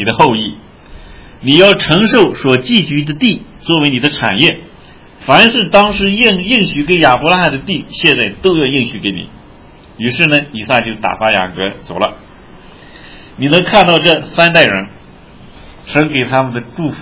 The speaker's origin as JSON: {"language": "Chinese", "region": "Shaanxi", "country": "China", "said": "我们陕西人喜欢枕着石头睡觉"}